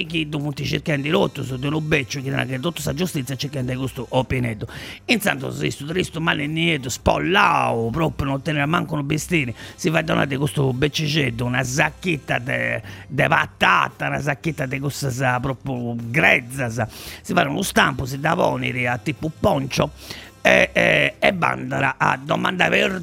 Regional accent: Sardinia, Italy; poi ta, sono sardo, de cava e bascio

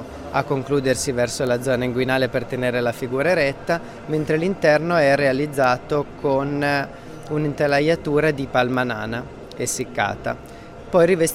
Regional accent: Milan, Lombardy, Italy; io sono nato a Milano, milanese, ma di madre sarda, quindi ho, diciamo, ereditato una passione di casa da questo paese del nord Sardegna che è Ittiri.

